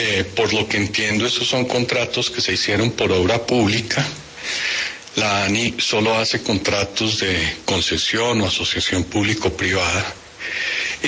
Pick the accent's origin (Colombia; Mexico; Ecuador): Colombia; estoy colaborando proactivamente con la justicia colombiana porque soy colombiano y estoy también colaborando proactivamente con la justicia norteamericana porque tengo la ciudadanía de Estados Unidos.